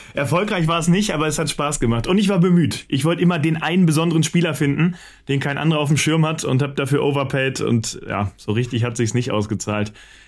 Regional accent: Paderborn, North Rhine-Westphalia, Germany; Genau, ich komme aus Paderborn

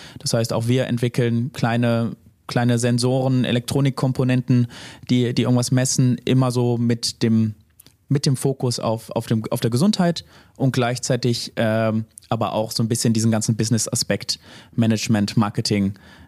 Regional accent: North Rhine-Westphalia, Germany; ich komme selber nicht aus Iserlohn. Ich komme aus dem Bereich Wuppertal-Hagen, aus dem Ennepe-Ruhr-Kreis. Ist jetzt nicht so weit von hier

